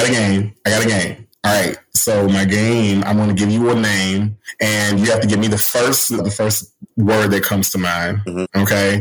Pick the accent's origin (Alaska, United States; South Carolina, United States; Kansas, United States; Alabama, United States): South Carolina, United States; growing up in the South. For me, you know, which South Carolina is the Bible state of the freaking world.